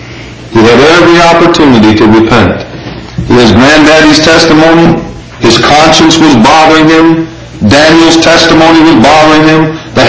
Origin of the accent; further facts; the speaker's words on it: England, United Kingdom; because I'm English, and I probably even pronounced them wrong.